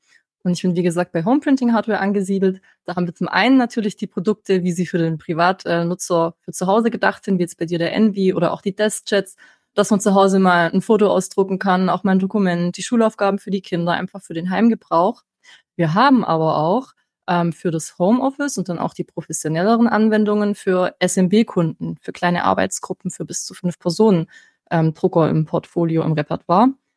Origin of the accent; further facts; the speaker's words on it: Baden-Württemberg, Germany; accent: Swabian; Also wenn es der Dialekt nicht macht, dann outen mich hier meine Präferenzen als Schwäbin.